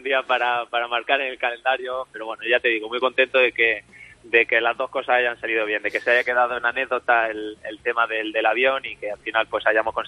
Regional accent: Almería, Andalusia, Spain; now in A Coruña, Spain; yo soy de Almería, empecé en Granada

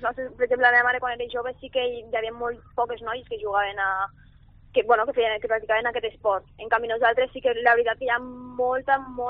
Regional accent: Lleida, Catalonia, Spain; jo soc de Lleida i a Lleida doncs, no hi ha gairebé persones que juguin a petanca

